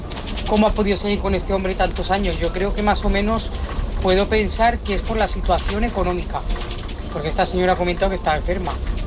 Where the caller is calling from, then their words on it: Zaragoza, Aragon, Spain; de Zaragoza.